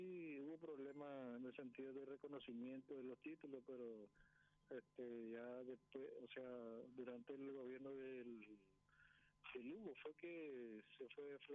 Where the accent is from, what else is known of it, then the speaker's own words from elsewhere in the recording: José Falcón, Presidente Hayes, Paraguay; Aquí en camino a José Falcón.